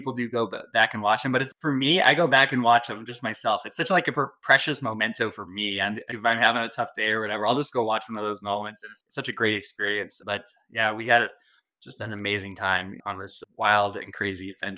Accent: Arizona, United States

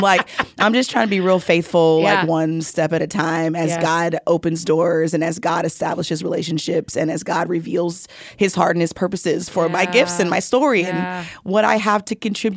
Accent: Houston, Texas, United States; now in Dallas, United States; In Texas, yes. I grew up in Houston.

